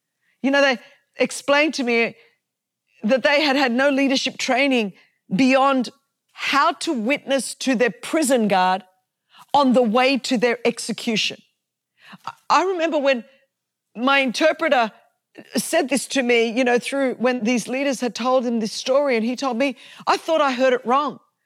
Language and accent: English; Sydney, New South Wales, Australia; I grew up in Sydney, Australia, which is a very secular nation. There was never a real Christian subculture because, frankly, there just wasn't enough Christians to create one.